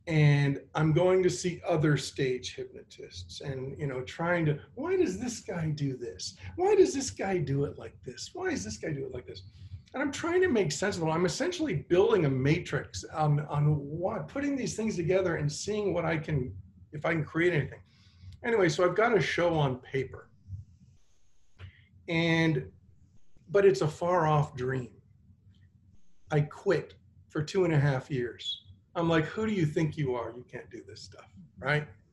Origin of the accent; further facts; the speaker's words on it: Canada; now in Florida, United States; I bought a cookie store up in Canada when I lived there. This is why my connection to Mike and Chris, I'm from Canada originally, even though I'm in Florida now, where it's hot.